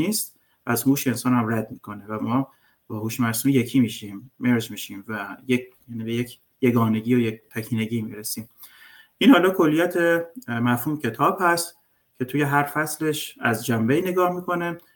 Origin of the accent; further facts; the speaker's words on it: Iran; born there; ما دهه 60 هم اول دهه 60 تو ایران به دنیا اومدیم